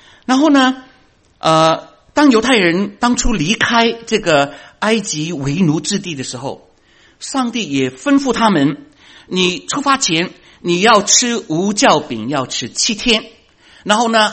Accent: China; 那再过两个多礼拜就是我们中国人的春节。

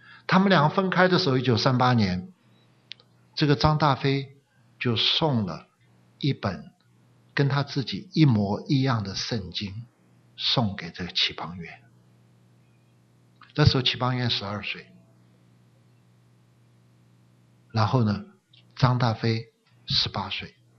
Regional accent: Chongqing, China; born there; 我妈妈的时候在重庆，我自己是在重庆出生的。

